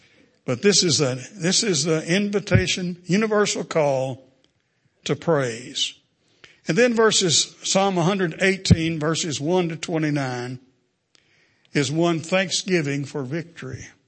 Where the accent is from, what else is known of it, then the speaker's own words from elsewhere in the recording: Texas, United States; Back in my hometown, I was saved before service one night. And pastor took me back in the auditorium of the church and set me on a pew and led me to the Lord. And for many years, I used to go back when we'd go to Texas to visit.